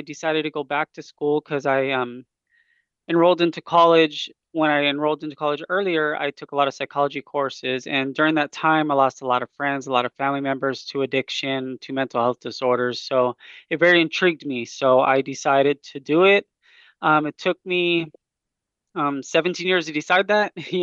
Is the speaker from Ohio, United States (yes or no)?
no; Brawley, California, United States; So a little bit about me is I'm from Imperial County. I was born and raised in Brawley. Born in Brawley, raised in Imperial.